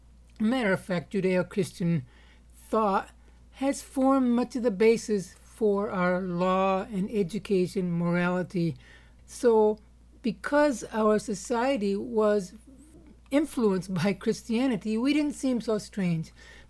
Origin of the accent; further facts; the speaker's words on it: Canada; I was not a citizen. I was a resident alien because my citizenship was in Canada. As a Canadian, in a biblical sense, I am a resident alien in Canada. My real citizenship is in the kingdom of God.